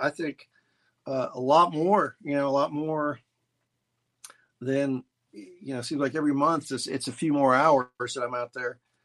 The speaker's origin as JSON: {"language": "English", "town": "Houston", "region": "Texas", "country": "United States", "tie": "born or raised there", "said": "I was outside the Fifth Ward where I grew up in Houston."}